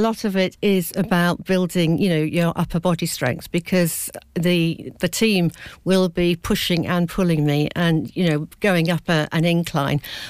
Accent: Cambridge, East of England, United Kingdom; we're all from Cambridge, and a total mixture.

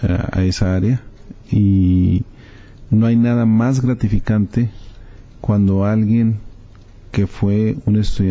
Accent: Delicias, Chihuahua, Mexico; yo soy de Delicia, Chihuahua.

